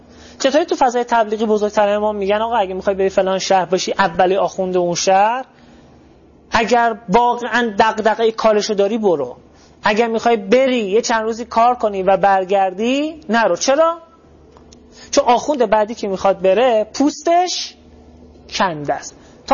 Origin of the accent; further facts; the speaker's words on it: Mashhad, Razavi Khorasan, Iran; من و بچه مشهدم دیگه، میرفتم مشهد تبلیغ